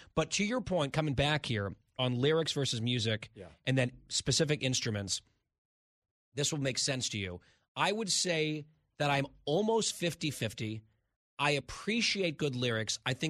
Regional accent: New Jersey, United States; Part of that is state law. I'm from New Jersey. We have to.

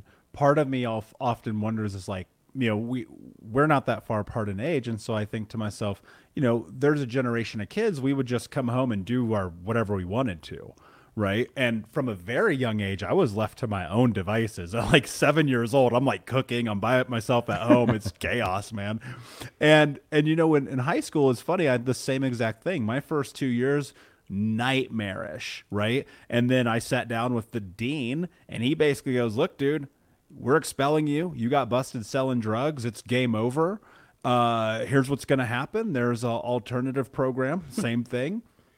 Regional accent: Indiana, United States; like growing up in the Midwest, living in Indiana, like struggling to survive

